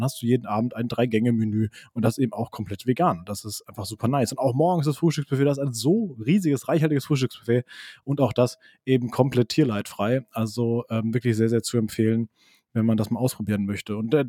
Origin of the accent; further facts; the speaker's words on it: Frankfurt, Hesse, Germany; Hübtebach und Triptebach, wie man bei uns in Frankfurt sagen würde.